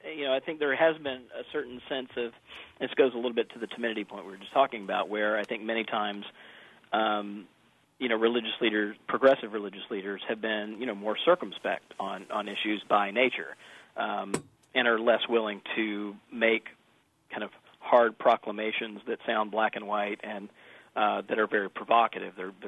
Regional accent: Jackson, Mississippi, United States; I grew up for the most part in Jackson, Mississippi, and grew up Southern Baptist myself.

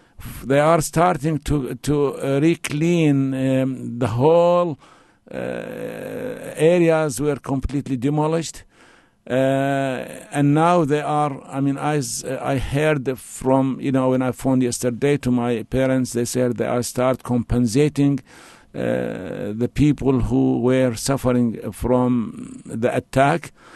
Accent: Fallujah, Al Anbar, Iraq; English is a second language; I'm from Fallujah. Yes, I'm from a city of Fallujah, which were almost completely destroyed by the war.

